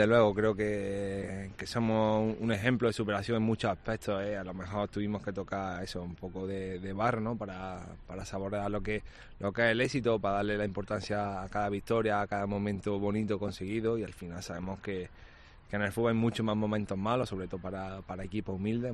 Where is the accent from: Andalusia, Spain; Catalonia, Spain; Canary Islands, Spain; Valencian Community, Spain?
Andalusia, Spain; Al final, es también andaluz, yo también soy andaluz.